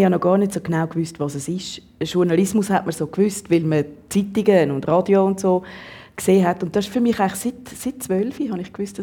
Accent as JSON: {"language": "German", "region": "Zurich", "country": "Switzerland", "tie": "born there", "said": "Weil meine Schwester und ich, wir sind beide schon in Zürich geboren."}